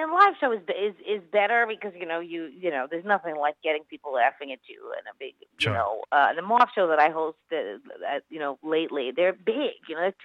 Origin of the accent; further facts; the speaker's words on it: Queens, New York, United States; It's about me, it's growing up in Queens